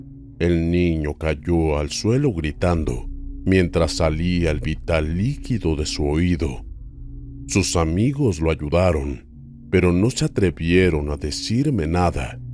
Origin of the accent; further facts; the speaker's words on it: Santa Fe, Argentina; Por el acento reconocí que era de Argentina, igual que yo. Yo soy de Santa Fe